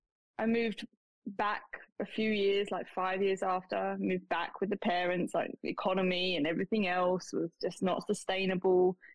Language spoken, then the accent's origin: English; East of England, United Kingdom; because I'm from the UK. I'm from Essex originally in England, and I went to university in Wales, which is about a 4-hour drive from where I had grown up.